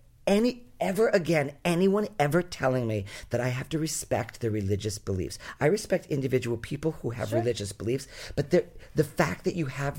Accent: Rhode Island, United States; I'm a boy from Rhode Island.

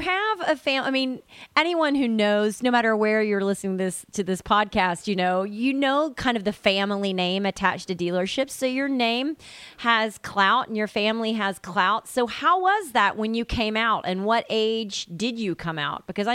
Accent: Chicago, Illinois, United States; I don't want to go all Oprah on you, but I am from Chicago.

